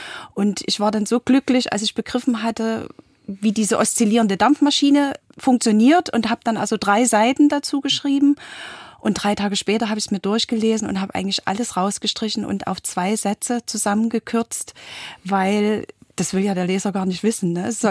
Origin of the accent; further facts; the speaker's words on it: Leipzig, Saxony, Germany; ich bin ja aus Leipzig und war bei den Montagsdemos in Leipzig dabei.